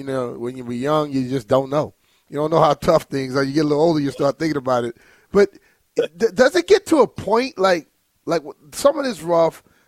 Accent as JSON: {"language": "English", "town": "Plaquemine", "region": "Louisiana", "country": "United States", "tie": "born or raised there", "said": "I grew up in Plaquemine."}